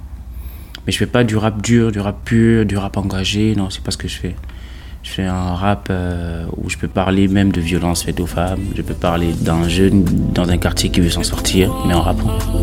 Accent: Gabon; first language Fang; French is a second language; À part ma langue natale, le fan. Ça s'écrit avec un F, F-A-N-G. Et c'est la langue majoritaire du Gabon, quoi.

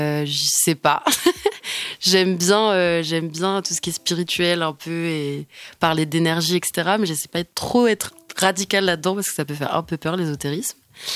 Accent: Angers, Pays de la Loire, France; born there; je suis née à Angers, d'une maman qui travaille dans le social et la culture, française, du coup, et d'un papa artiste peintre

